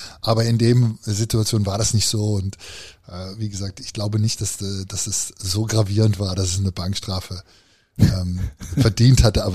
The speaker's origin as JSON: {"language": "German", "region": "North Rhine-Westphalia", "country": "Germany", "tie": "born or raised there", "said": "ich bin auch hier aufgewachsen in der Region. Also mit Herne, mit Deilinghofen, mit Dortmund."}